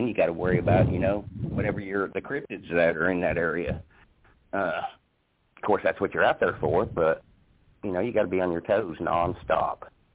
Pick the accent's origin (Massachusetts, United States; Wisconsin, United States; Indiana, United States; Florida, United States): Indiana, United States; whenever I grew up in Indiana, we lived next to a creek, and mosquitoes were horrible there.